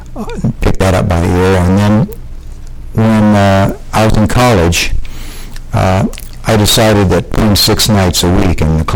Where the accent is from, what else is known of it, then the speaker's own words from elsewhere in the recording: Estherville, Iowa, United States; born there; I was born in September, on September 29, 1946 in Estherville, Iowa.